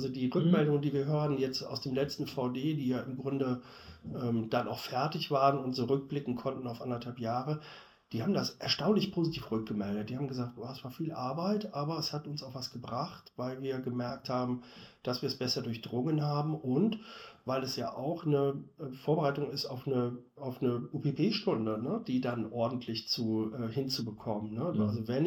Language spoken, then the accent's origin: German; Cologne, North Rhine-Westphalia, Germany; now in Solingen, Germany; ich komme ja aus Köln